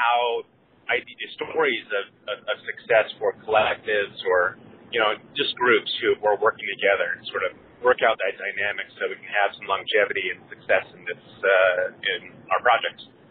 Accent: Olympia, Washington, United States; I'm from Olympia, Washington.

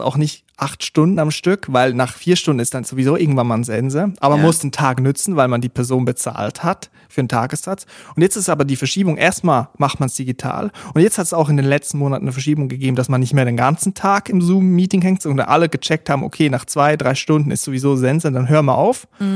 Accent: Switzerland; dort, wo ich herkomme aus der Schweiz, eigentlich überall in der Schweiz, gibt es so kleine Regionalsender, die privat geführt sind.

